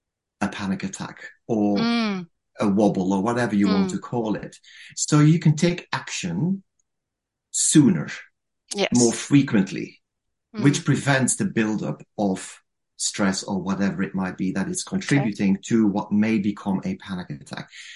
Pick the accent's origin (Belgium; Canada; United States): Belgium; now in Manchester, United Kingdom; I'm based, because I am from Belgium originally, but I've been based in Manchester for 20 years.